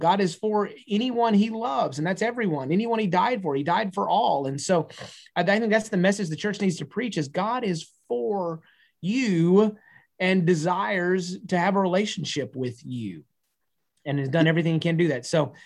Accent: Texas, United States; Now I'm a Texan. I mean, you know, Friday Night Lights, football, basketball, baseball, all that.

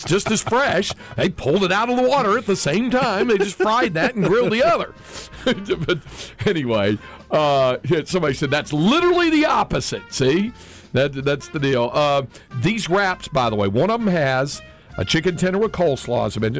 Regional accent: North Carolina, United States; I grew up in North Carolina eating a lot of coleslaw.

